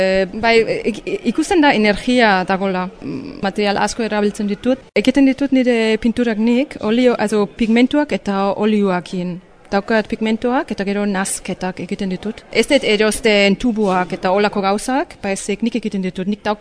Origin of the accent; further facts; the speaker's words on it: Bavaria, Germany; Basque is a second language; now in Getaria, Spain; Getarian bizi naiz orain dela amabost urte. Baina jaio nintzen Alemanian.